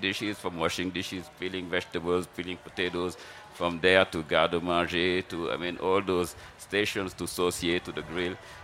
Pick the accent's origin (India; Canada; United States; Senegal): Senegal; the background growing up in Senegal